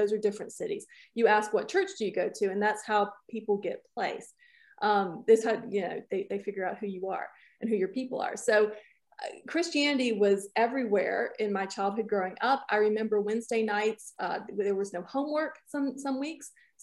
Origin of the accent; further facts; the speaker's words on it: Macon, Georgia, United States; I remembered that I grew up in Macon, Georgia.